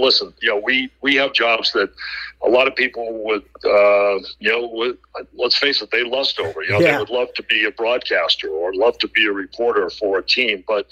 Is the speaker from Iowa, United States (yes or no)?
no; Boston, Massachusetts, United States; now in New York, United States; And here I am still in New York after all these years, a Bostonian in New York. But I guess I'm officially a New Yorker now.